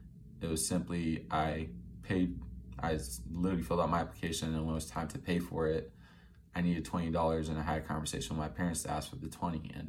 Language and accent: English; El Obeid, North Kordofan, Sudan; now in Iowa City, United States; I was born and raised in Sudan, born in El Obeid, and lived Phi Edmacede before moving out to Iowa.